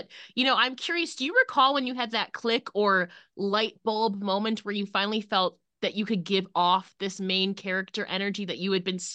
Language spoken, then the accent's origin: English; United States; I'm so American.